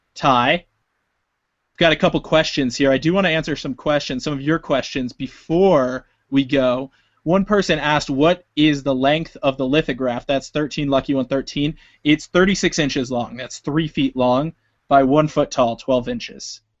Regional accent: Las Vegas, Nevada, United States; Fearless Tour, out of all three, was the only one to come through my hometown in Vegas, Las Vegas.

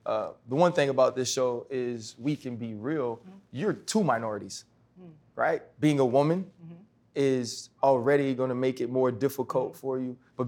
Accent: New Orleans, Louisiana, United States; I was born and raised in New Orleans.

